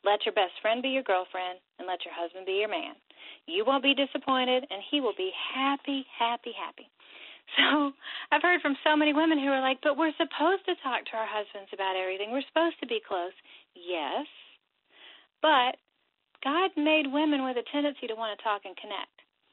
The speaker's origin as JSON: {"language": "English", "region": "Tennessee", "country": "United States", "tie": "born or raised there", "said": "we are back in my home state of Tennessee. We are raising our kids here. We're not moving again."}